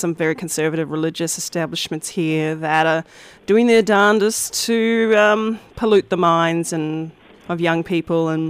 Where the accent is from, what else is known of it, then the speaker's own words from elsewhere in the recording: New Zealand; now in Melbourne, Australia; I'm saying that because I'm a Melburnian now. So